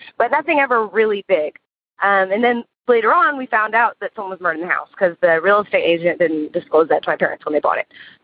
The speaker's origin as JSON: {"language": "English", "town": "Houston", "region": "Texas", "country": "United States", "said": "Hi, Tony and Jenny. … I'm from Houston, Texas."}